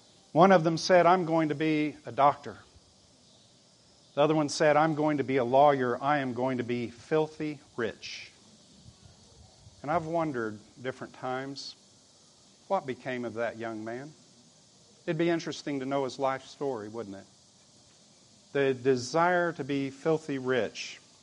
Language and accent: English; Tulsa, Oklahoma, United States; I stopped by my hometown of Tulsa, Oklahoma.